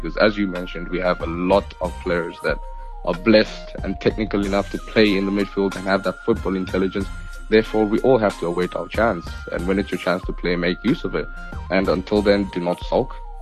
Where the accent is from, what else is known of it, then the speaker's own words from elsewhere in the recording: South Africa; a young player from South Africa that was born and bred in South Africa